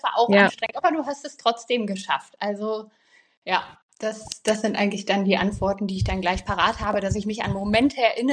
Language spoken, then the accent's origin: German; Northern Germany, Germany; ich komme aus dem Norden